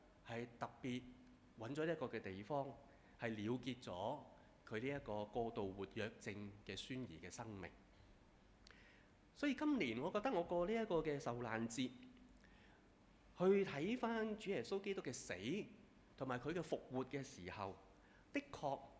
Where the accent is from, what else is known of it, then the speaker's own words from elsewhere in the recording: Guangdong, China; 即系用我哋广东人一句嘅说话咧